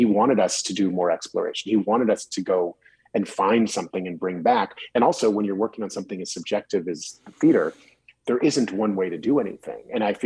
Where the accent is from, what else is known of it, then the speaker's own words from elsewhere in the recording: Virginia, United States; when I grew up in Virginia.